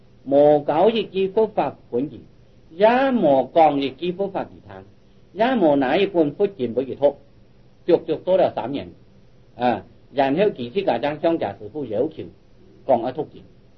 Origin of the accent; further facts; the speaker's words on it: China; 所以我们中国人呢，可以讲五田即是汉